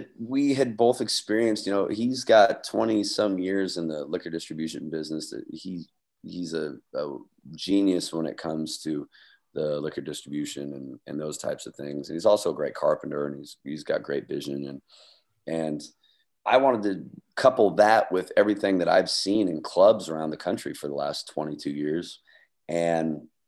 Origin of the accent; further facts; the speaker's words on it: Post Falls, Idaho, United States; I grew up on McGuire Road in Post Falls, Idaho. I started playing in that club when it was Kelly's when I was 16.